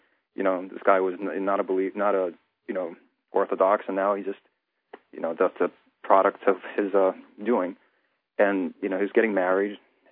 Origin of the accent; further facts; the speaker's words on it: Brooklyn, New York, United States; You know, it's like, I was raised in Brooklyn, so I talk about Brooklyn.